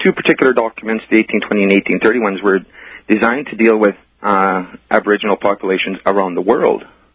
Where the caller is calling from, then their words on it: Prince Albert, Saskatchewan, Canada; Hi, I'm phoning from Prince Albert, Saskatchewan, Canada.